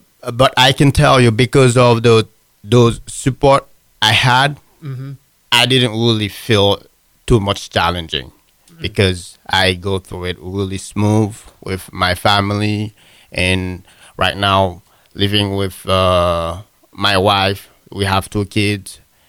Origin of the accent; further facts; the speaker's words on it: Haiti; now in United States; Like, I grew up in Haiti